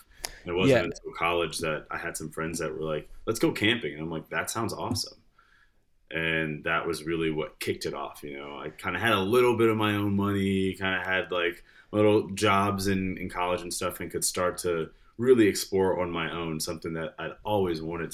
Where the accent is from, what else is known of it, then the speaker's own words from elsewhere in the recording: Detroit, Michigan, United States; So I grew up in Michigan. I was born in Detroit and spent a lot of time there, moved to the suburbs, then moved a lot after that.